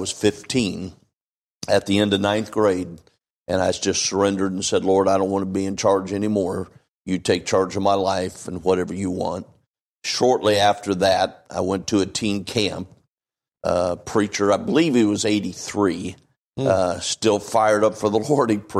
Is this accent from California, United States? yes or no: yes; Strathmore, California, United States; And my dad was a pastor, and when I was born, he was pastoring Faith Baptist Church in Strathmore, California, and so I grew up in church